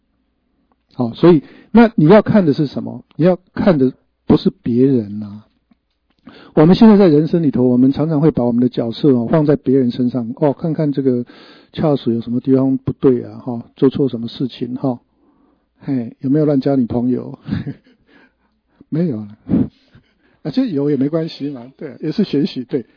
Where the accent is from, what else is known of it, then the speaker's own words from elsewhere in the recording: Taiwan; 我们台湾人有一句话叫做老人囡仔想